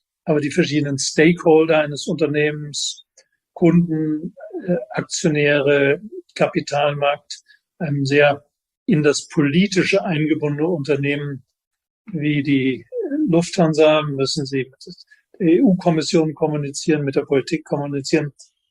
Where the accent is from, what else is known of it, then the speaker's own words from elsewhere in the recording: Cologne, North Rhine-Westphalia, Germany; Naja, ich dachte, wenn ich als Kölner zurzeit nach Bochum telefoniere